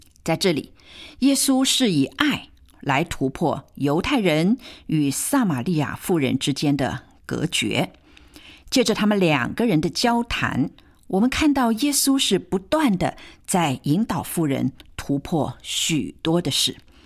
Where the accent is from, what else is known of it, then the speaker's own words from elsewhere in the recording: China; 对我们中国人来讲，这的确也是一个信耶稣明白救恩的一个阻碍